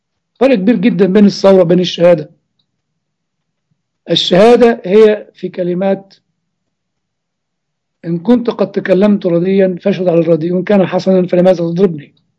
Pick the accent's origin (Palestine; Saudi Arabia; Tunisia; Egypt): Egypt; هذا الدور العالمي كان موجود عندنا في مصر